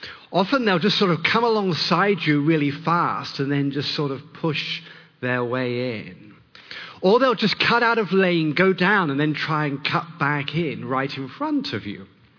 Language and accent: English; United Kingdom; now in United States; Thanksgiving holiday here in the US.